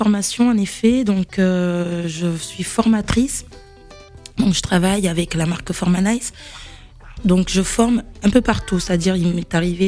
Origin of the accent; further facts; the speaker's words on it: Toulon, Provence-Alpes-Côte d'Azur, France; born there; also born or lived in Paris; Je suis née à Toulon.